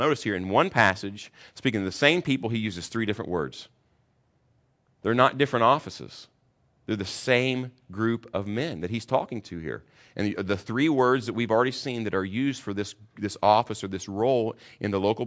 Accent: Kentucky, United States; I'm from Kentucky, so I can say that.

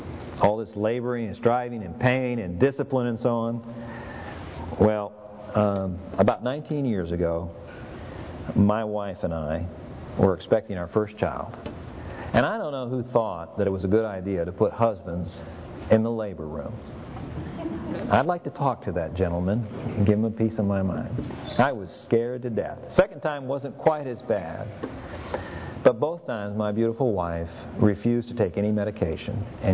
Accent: Fremont, California, United States; You know, I grew up in Fremont, California. I moved there in the fourth grade, but I kind of consider that my hometown.

